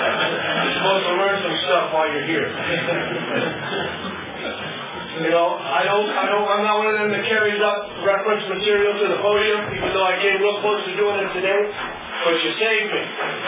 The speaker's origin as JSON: {"language": "English", "town": "Newport Beach", "region": "California", "country": "United States", "tie": "born or raised there", "said": "I was born in Newport Beach in 1940, and in a place called Hope Hospital on the Bluffs. I grew up in Newport Beach."}